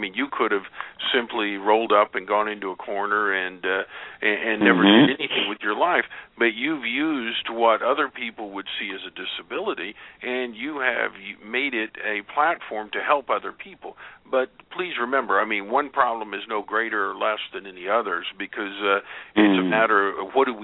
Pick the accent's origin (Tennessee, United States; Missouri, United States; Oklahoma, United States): Oklahoma, United States; Yes, I grew up here in Oklahoma